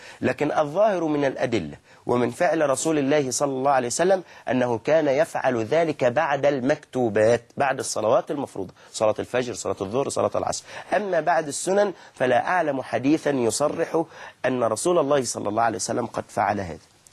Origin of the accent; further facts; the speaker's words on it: Egypt; وإحنا عندنا كمصريين